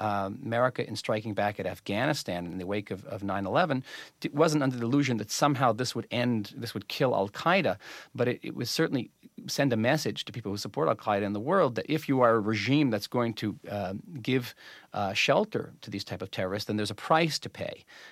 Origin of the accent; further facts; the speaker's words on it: United States; now in Israel; I moved to Israel. I was raised in the United States.